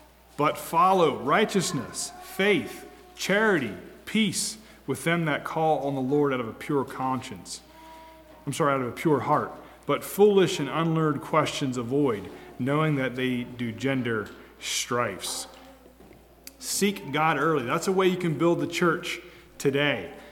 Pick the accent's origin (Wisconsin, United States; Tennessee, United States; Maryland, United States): Maryland, United States; And I grew up in Maryland, so I got my driver's license the day I turned 16. You could do that there. Of course, we had a small farm.